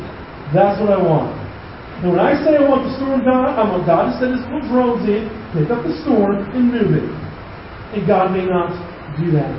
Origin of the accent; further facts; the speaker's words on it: United States; I'm an American. I have a constitutional right to be comfortable and fat, right?